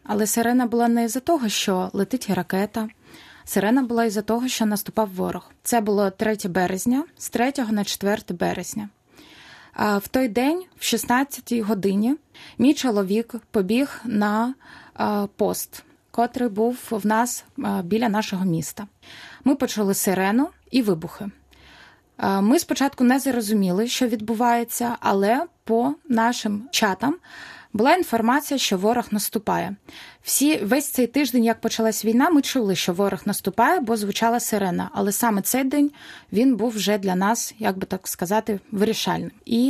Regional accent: Enerhodar, Zaporizhzhia Oblast, Ukraine; Я приїхала з Енергодару. Це Запорізька область, город енергетиків, де стоїть найбільша в Європі атомна станція.

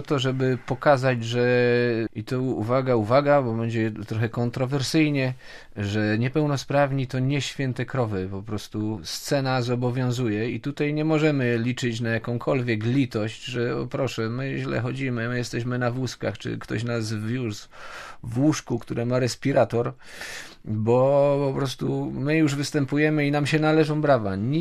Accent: Silesian Voivodeship, Poland; My jesteśmy ze Śląska, a więc tam naród bardzo taki dowcipny. I Godo.

